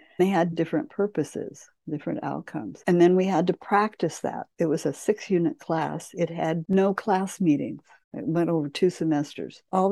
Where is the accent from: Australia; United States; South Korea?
United States; Kansas; I always wanted to be a teacher growing up in Kansas in a small town.